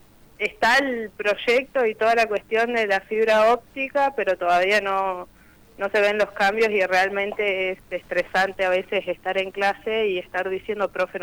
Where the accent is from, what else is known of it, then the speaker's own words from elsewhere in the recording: Andacollo, Neuquén, Argentina; yo soy de Andacollo, y poderme ir a Las Ovejas a estudiar es un golazo.